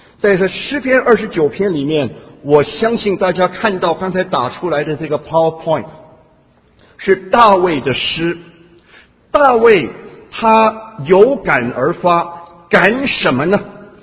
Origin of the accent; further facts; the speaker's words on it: Taiwan; now in United States; 我们从台湾来的人都知道有一个921大地震，我们在美国人都我们在美国的人都知道有个911纽约的这个大灾难。